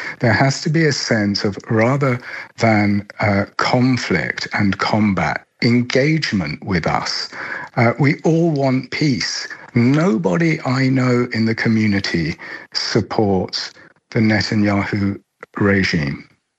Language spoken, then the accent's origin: English; Ireland; of course we're Irish citizens and residents. We have no say in what happens in another country far off.